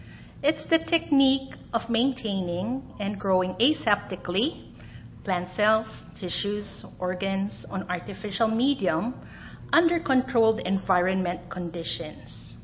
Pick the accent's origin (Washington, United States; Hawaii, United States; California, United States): Hawaii, United States; And because I come from Hawaii and I also work with Anthuriums